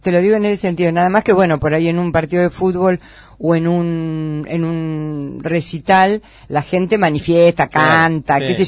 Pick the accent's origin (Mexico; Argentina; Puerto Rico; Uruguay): Argentina; La Plata, Buenos Aires Province; Yo lo veo mucho en Buenos Aires porque, bueno, yo en realidad soy de La Plata.